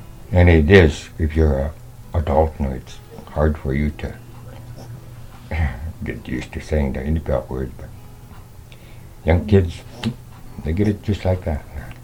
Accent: Wales, Alaska, United States; born there; I was born in Wales, Alaska, on December 9, 1950.

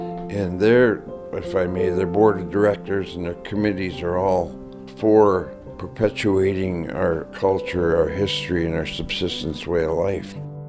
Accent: Nome, Alaska, United States; born there

